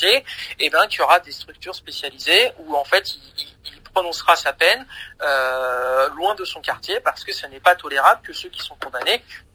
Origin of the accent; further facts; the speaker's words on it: La Courneuve, Île-de-France, France; je suis un enfant qui a grandi en Seine-Saint-Denis, à La Courneuve.